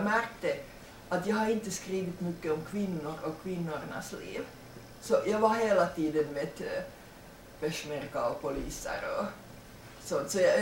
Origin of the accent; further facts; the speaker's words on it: Finland; som finsk frilansjournalist och författare utan stora ekonomiska stöd